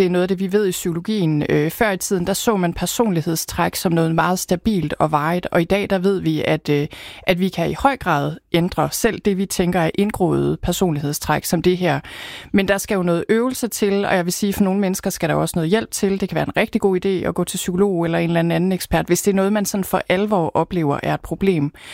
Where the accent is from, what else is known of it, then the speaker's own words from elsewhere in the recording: North Denmark Region, Denmark; Altså nu er jeg fra Thy, hvor folk ikke er så højt råbende nødvendigvis.